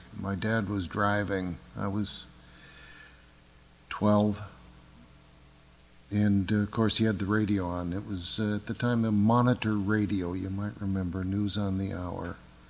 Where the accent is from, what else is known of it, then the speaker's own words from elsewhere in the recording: Caledonia, United States; I grew up in Caledonia, a small town.